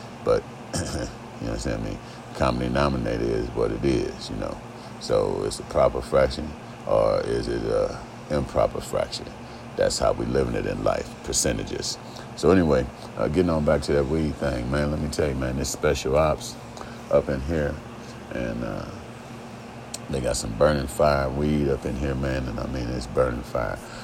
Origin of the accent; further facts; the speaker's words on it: Omaha, Nebraska, United States; So like I say, I hail from Nebraska. Omaha is a city. Ain't many of us there.